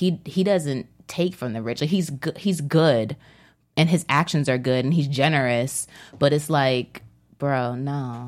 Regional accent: New Jersey, United States; I don't know. I'm from New Jersey, so it sounded okay to me.

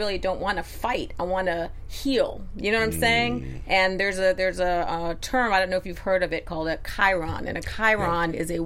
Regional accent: Westport, Connecticut, United States; I'm like, no, I grew up in Westport, Connecticut, but I have compassion.

